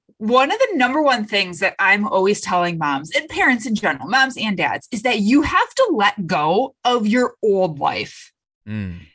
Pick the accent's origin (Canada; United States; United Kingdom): United States; Michigan; I'm from Michigan and I'm working out my basement.